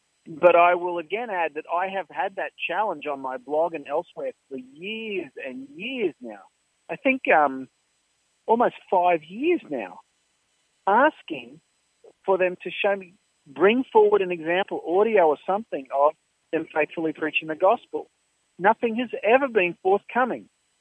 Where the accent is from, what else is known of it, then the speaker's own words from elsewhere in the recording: Australia; Just because I want people aware I'm from Australia